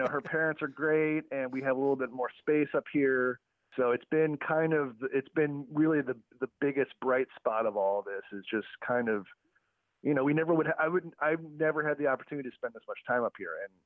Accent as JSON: {"language": "English", "town": "New York City", "region": "New York", "country": "United States", "tie": "born or raised there", "said": "growing up in Manhattan and living in Bushwick, like, it wasn't like that at all for me"}